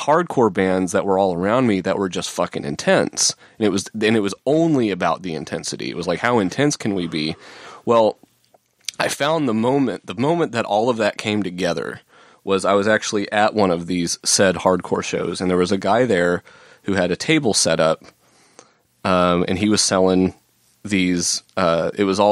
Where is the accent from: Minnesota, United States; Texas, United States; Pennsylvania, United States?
Texas, United States; Dallas; I grew up in Dallas, and in the DFW area at that time.